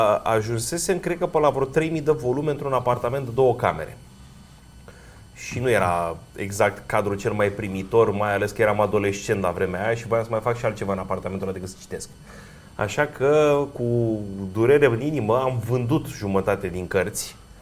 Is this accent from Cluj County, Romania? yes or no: no; Bucharest, Romania; Eu sunt din drumul Taberii, unde până în anii 50 era câmp.